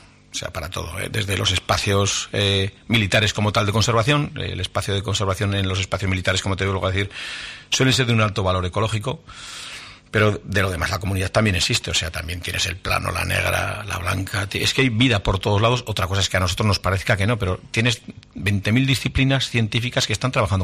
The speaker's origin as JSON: {"language": "Spanish", "region": "Navarre", "country": "Spain", "tie": "born or raised there", "said": "tengo que decir que en el caso mío, en concreto de mi pueblo, tengo al mejor alcalde de Navarra, sin diferencia, aparte del más longevo en el puesto"}